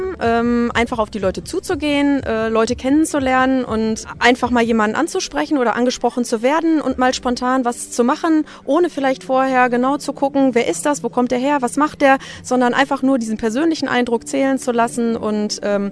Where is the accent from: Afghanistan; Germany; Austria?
Germany; North Rhine-Westphalia; Ich komme aus der Nähe von Düsseldorf.